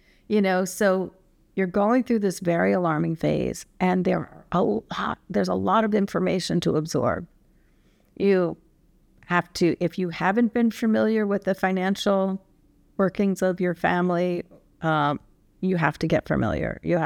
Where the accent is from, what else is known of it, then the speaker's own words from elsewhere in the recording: Midwest, United States; I also do some work in New Jersey, but I come from the Midwest.